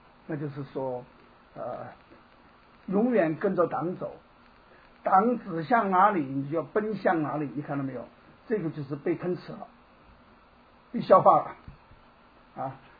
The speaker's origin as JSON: {"language": "Chinese", "country": "China", "said": "我们从大陆来的"}